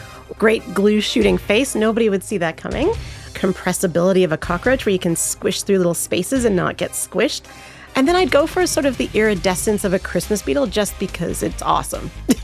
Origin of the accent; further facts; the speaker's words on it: Canada; which was safer where I grew up, because I grew up in Canada. There's not really any venomous snakes where I lived.